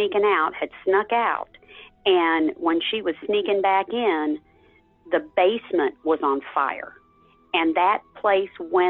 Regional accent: Texas, United States; But I was raised in Texas, but my grandmother, had a sister in New Jersey.

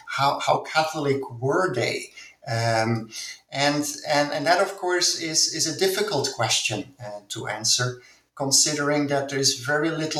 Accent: Flanders, Belgium; English is a second language; one of the advantages of growing up in the Flemish part of Belgium is that already at young age, you become fluent in other foreign languages.

